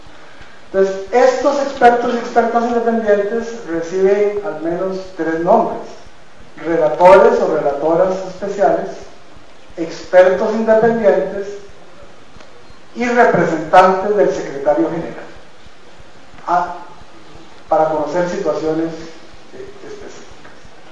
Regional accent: Costa Rica; me encargaron a mí, yo soy costarricense, continuar la labor de la profesora

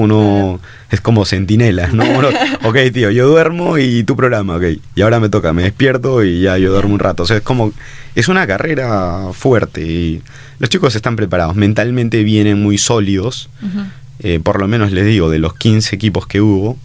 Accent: Peru; Cuando yo me voy a la India y les digo, vengo de Perú, dicen, ¿dónde queda Perú?

